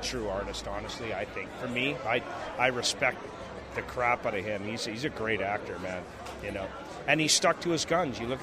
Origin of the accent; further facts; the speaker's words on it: Canada; being a Canadian lad, I had aspirations of playing pro hockey.